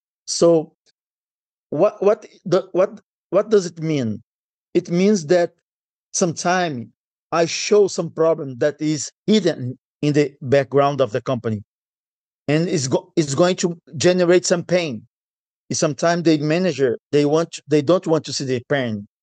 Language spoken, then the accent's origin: English; Brazil; born there; English is a second language; I was born in Brazil. I decided to stay in Brazil forever.